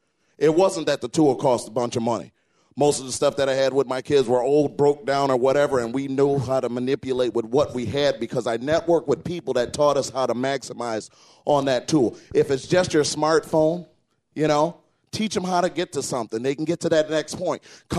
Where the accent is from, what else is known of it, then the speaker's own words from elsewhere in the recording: Flint, Michigan, United States; I'm from the Flint, Michigan area. Inner city, yeah, whoop, whoop, whoop, all that good stuff.